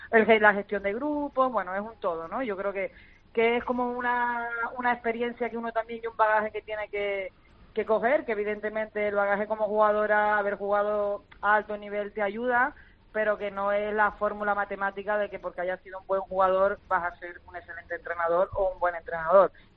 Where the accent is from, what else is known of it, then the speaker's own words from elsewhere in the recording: Spain; moved away; desde que más o menos salí de España, todo el día con la maleta